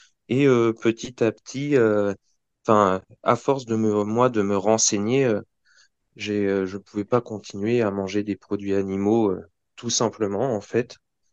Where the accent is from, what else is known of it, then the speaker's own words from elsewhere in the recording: Tours, Centre-Val de Loire, France; Je suis originaire de Tours et je me suis remis au rap il y a 4 ans maintenant.